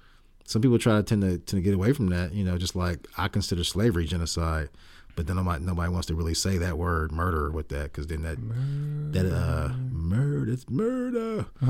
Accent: Columbus, Ohio, United States; I'm from Columbus, Ohio, which is named after Christopher Columbus.

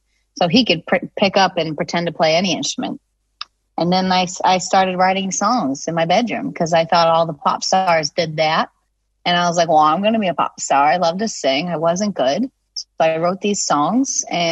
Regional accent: Nantucket, Massachusetts, United States; It was cool. It was definitely like different than a lot of my friends, but I grew up and I was in choir and I was in band and I was in jazz band

